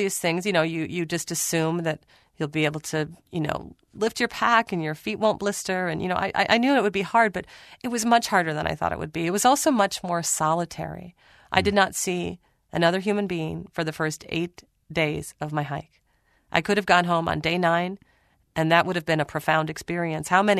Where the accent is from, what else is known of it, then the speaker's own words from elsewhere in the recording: Minnesota, United States; You know, I'm from Minnesota, the land of 10,000 lakes.